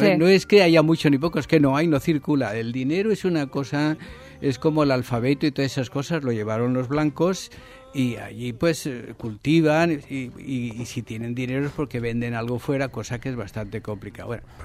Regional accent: Valencia, Valencian Community, Spain; yo vengo de España, vengo de Valencia

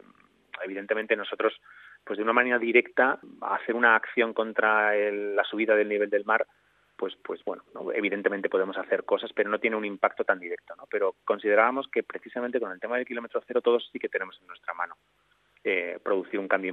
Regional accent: Zaragoza, Aragon, Spain; Yo soy de Zaragoza y en Zaragoza pues la situación de los mercados es exactamente la misma que en Valencia

